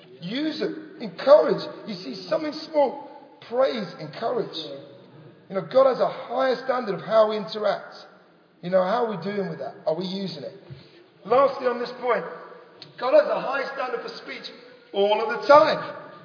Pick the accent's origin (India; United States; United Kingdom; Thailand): United Kingdom; England; I'm too inhibited. I'm too English. My English nature is just.